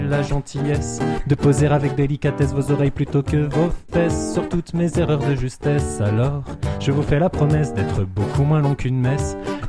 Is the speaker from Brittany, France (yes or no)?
no; Saint-Étienne, Auvergne-Rhône-Alpes, France; si t'as suivi l'émission tu le sais déjà. Je viens de Saint-Étienne, enfin pas très loin.